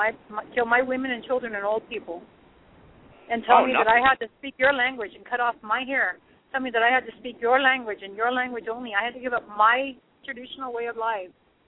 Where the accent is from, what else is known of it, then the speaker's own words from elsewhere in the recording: South Dakota, United States; Obviously, I'm from South Dakota, and I love my home state.